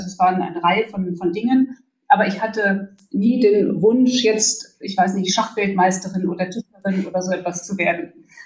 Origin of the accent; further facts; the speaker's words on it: Germany; Und ich sagte also, ich komme aus Deutschland